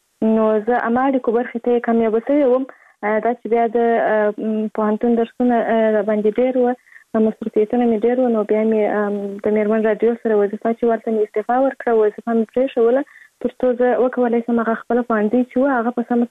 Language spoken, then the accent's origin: Pashto; Kandahar, Afghanistan; born there; زه په کندهار ولایت کې زیږیدلی یم او اوس فلالم په کندهار ولایت کې اوسېږم.